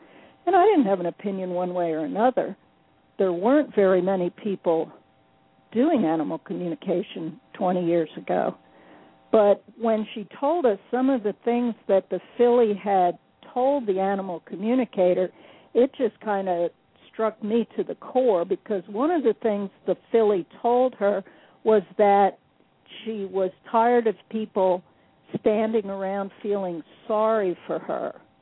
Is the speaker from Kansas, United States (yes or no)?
no; New Jersey, United States; I grew up in New Jersey riding horses, loved horses, showed all the way up through college.